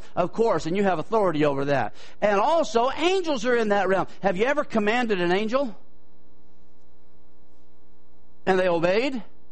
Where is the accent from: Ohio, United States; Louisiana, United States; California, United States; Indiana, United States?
California, United States; Now, I was raised in California